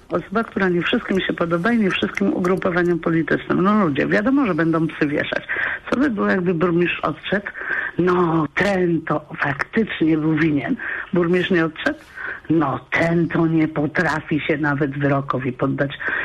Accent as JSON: {"language": "Polish", "town": "Poznań", "region": "Greater Poland Voivodeship", "country": "Poland", "said": "z Poznania"}